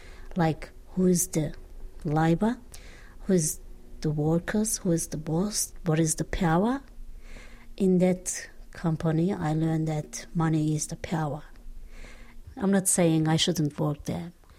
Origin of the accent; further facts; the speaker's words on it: Turkey; now in Australia; I have been living in Australia for about 20 years. And I come from Turkey.